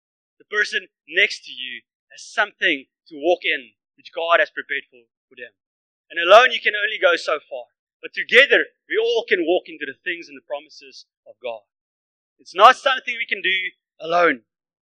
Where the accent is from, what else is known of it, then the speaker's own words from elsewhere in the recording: Bloemfontein, Free State, South Africa; now in Cape Town, South Africa; I'm from Bloemfontein, where these guys are now from.